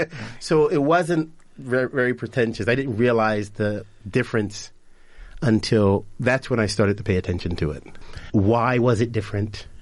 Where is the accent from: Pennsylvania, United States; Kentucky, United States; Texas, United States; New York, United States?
Pennsylvania, United States; Philadelphia; I grew up in North Philadelphia, just on the south side of Temple University. It was a nice little enclave of a neighborhood because if you went any direction, you were in a whole different world where it was scary for me.